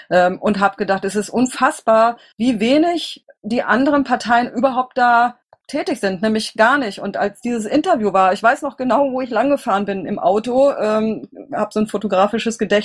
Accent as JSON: {"language": "German", "region": "Berlin", "country": "Germany", "also_born_or_lived": "Bielefeld / Hamburg", "said": "Ich komme aus Berlin, das habe ich ja damit schon ausgedrückt, habe mal ein halbes Jahr in Hamburg gewohnt und bin gebürtige Bielefelderin, also ehemals Nordrhein-Westfalen."}